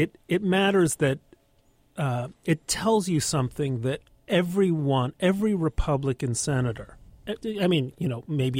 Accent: New York, United States; I thought for me, and as a New Yorker, when he went on about New York values

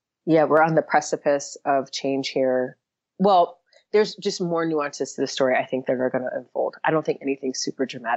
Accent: New York, United States; I'm from New York.

